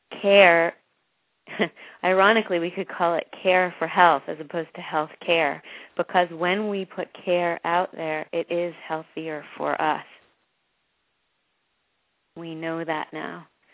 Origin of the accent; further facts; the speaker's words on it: Canada; now in United States; I'm from Canada, so I grew up in a medical health care system that was free. And now I'm working as a health care provider here in the States